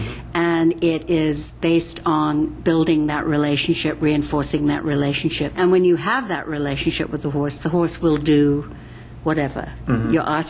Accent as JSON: {"language": "English", "region": "England", "country": "United Kingdom", "moved": "as an adult", "lives_now": "United States", "said": "I'm originally from England, so I came over here to the United States in 1971"}